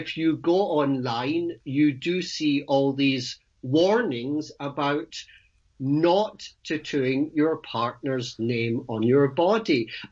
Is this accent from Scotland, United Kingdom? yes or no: yes; Scotland, United Kingdom; now in Portsmouth, United Kingdom; I'm originally from Scotland.